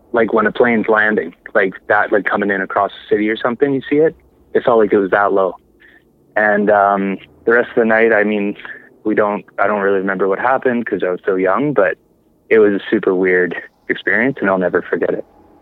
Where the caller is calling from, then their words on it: Summerland, British Columbia, Canada; I'm calling from Summerland.